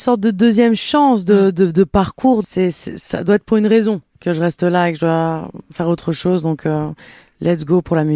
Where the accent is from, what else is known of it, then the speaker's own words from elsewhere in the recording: Geneva, Switzerland; J'ai grandi à Genève, voilà, c'est là-bas que je suis née, en Suisse, avec une famille assez nombreuse, 4 frères et sœurs.